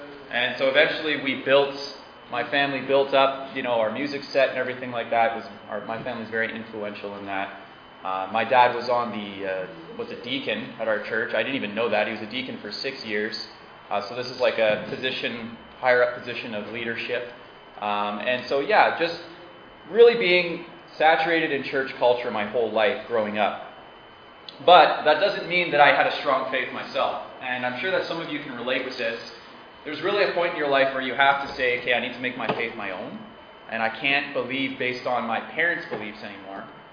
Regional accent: Timmins, Ontario, Canada; And I was born and raised in Timmins.

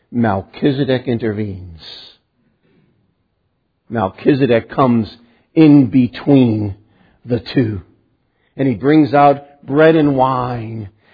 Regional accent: New England, United States; And I come from New England, and in New England we can speak very, very quickly when we need to.

